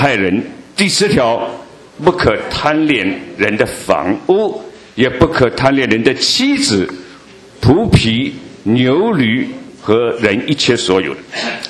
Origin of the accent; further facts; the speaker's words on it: China; 特别对我们中国人来说是非常难的